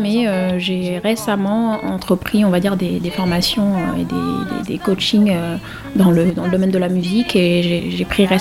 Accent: Senegal; moved away as an adult; now in France; Quand j'ai eu mon bac en fait et que je suis revenue en France parce que j'ai grandi au Sénégal

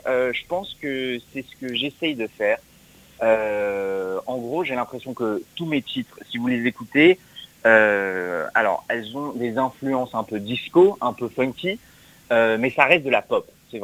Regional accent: France; je suis français, j'aimerais bien un jour faire une chanson en français.

